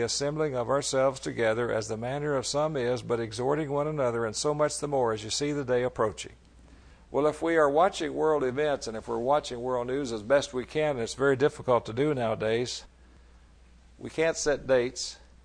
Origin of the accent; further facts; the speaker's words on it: Texas, United States; When I grew up in East Texas